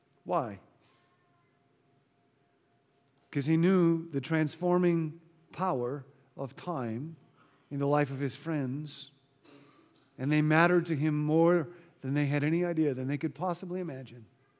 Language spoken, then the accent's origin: English; Rockford, Illinois, United States; I grew up in Rockford, Illinois. When I grew up there, nobody drove a Jaguar.